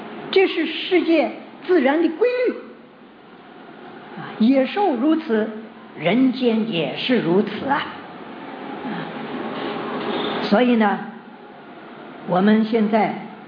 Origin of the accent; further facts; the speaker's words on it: China; 就是把我们中国人都是看低了，结果呢吃亏的还是他们。